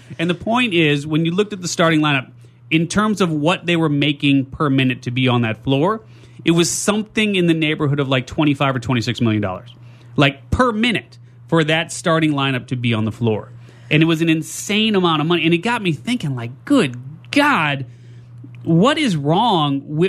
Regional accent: Chicago, Illinois, United States; also born or lived in Southwest Michigan; now in San Diego, United States; So I'm from Chicago. We moved out here to San Diego a couple years ago. We had a home in Southwest Michigan.

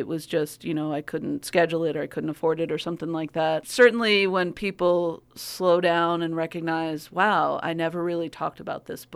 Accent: East Coast, United States; Well, again, I'm from the East Coast, as a lot of people know

